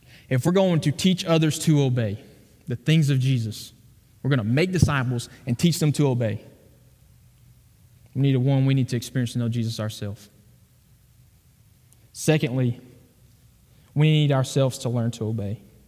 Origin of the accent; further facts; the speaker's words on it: Bryant, Arkansas, United States; He was on furlough in my hometown of Bryant